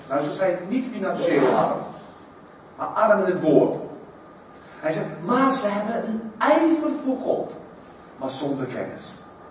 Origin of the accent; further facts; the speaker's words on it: South Africa; Dutch is a second language; now in Netherlands; en die man hoorde mijn rare accent, die zei, waar kom je vandaan? Ik zeg, Zuid-Afrika